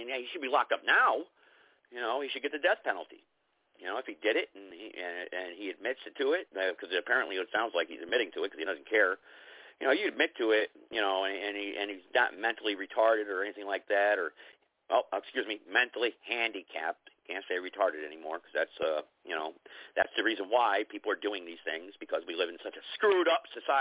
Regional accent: North Carolina, United States; on a highway in North Carolina on Thursday, my home state, North Carolina.

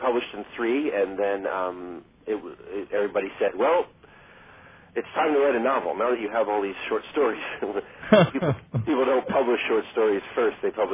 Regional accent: South Orange, New Jersey, United States; I grew up in New Jersey, in South Orange, New Jersey, which is northern, and about a 20-minute drive without traffic to Manhattan.

